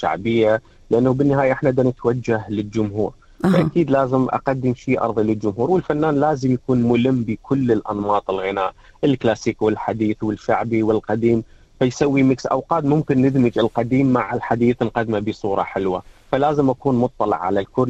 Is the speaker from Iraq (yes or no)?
yes; Iraq; accent: Iraqi; أفضل يكون بلهجتي باللهجة العراقية.